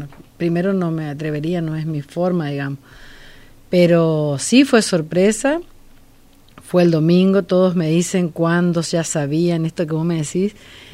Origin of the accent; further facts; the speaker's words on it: General Pinedo, Chaco, Argentina; porque soy oriunda de General Pinedo